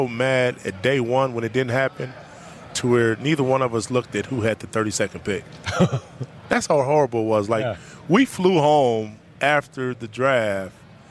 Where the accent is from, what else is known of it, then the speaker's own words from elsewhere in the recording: Kansas City, Missouri, United States; born there; I was born in Kansas City, Missouri.